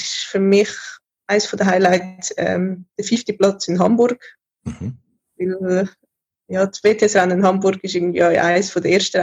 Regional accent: Schattdorf, Uri, Switzerland; born there; Also ich bin in Schattdorf geboren und ja. Das ist ein wunderschöner Kanton Uri.

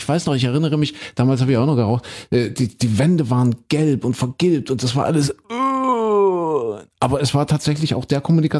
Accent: Germany; ich bin ja ein Kind der DDR, da wurde im Flugzeug noch geraucht.

